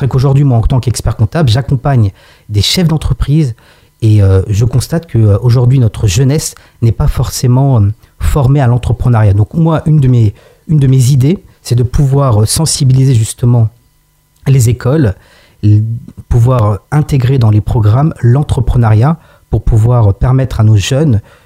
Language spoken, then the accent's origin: French; Aubergenville, Île-de-France, France; j'ai grandi à Aubergenville. Donc, Aubergenville, en fait, c'est là où j'ai été à l'école Reine Astrid. J'étais au collège Arthur Rimbaud. J'ai été au lycée Van Gogh.